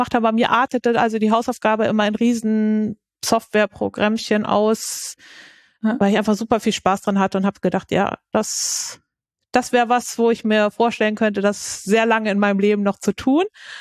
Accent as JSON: {"language": "German", "region": "Bremen area", "country": "Germany", "said": "Also ich komme auch aus der Gegend Bremen oben und habe dort auch studiert dann in Oldenburg."}